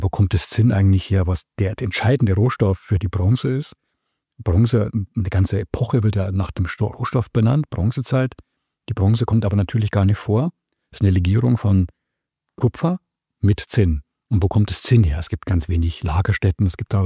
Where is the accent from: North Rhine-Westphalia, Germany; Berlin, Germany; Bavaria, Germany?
Bavaria, Germany; Munich; Ich bin ja in München geboren und aufgewachsen und habe dort begann zu studieren in der LMU.